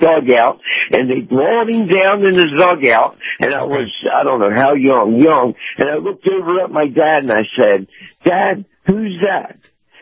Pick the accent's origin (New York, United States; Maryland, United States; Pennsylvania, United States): Maryland, United States; Brooklyn; I was a lot of games at Memorial Stadium because I grew up in Brooklyn, right outside of Baltimore.